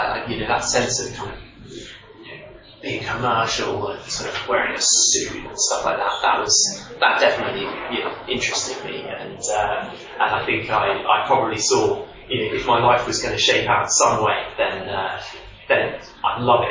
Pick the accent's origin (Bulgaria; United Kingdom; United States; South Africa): United Kingdom; South West England; So my background, I grew up in Dorset, which is talking about it, beautiful sunny Dorset